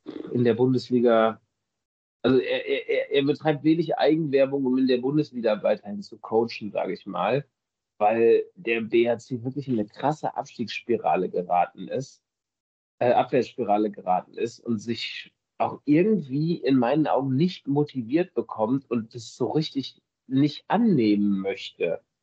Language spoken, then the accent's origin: German; North Rhine-Westphalia, Germany; born or raised there